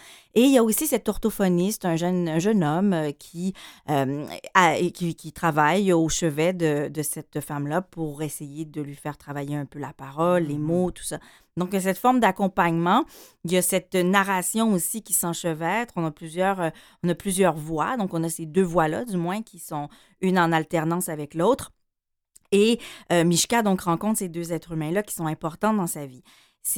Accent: Quebec, Canada

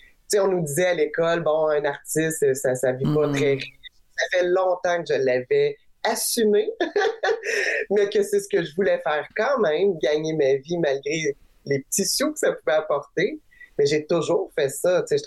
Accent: Saint-Hyacinthe, Quebec, Canada; born there; Moi, je suis née à Saint-Hyacinthe

